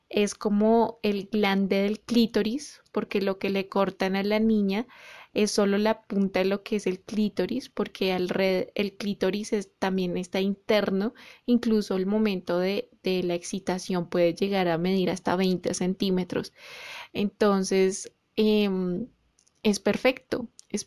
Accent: Colombia; en Colombia, yo sé que como colombianos debemos respetar a nuestras comunidades

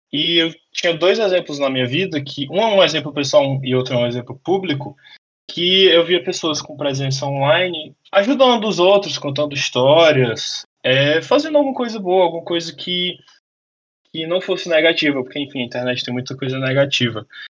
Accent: Teresina, Piauí, Brazil; moved away as an adult; tenho 22 anos, eu sou quase 23, né? Esse mês eu faço aniversário. Eu sou natural de Teresina, no Piauí, mas eu moro no interior de São Paulo, porque eu vim fazer faculdade aqui e tal.

